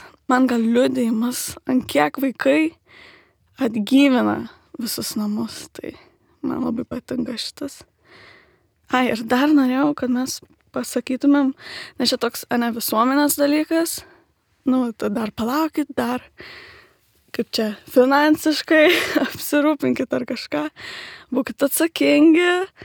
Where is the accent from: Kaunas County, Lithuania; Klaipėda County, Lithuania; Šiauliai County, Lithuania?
Kaunas County, Lithuania; Kelmė; Nes aš iš Kauno, esu iš Kelmės, tai ten mano gimtinė ir ten buvo mano irgi gausi gan šeima.